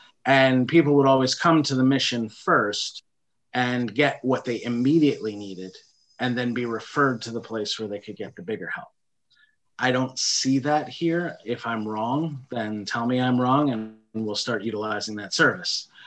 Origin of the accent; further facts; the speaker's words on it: New York, United States; I came from Northern New York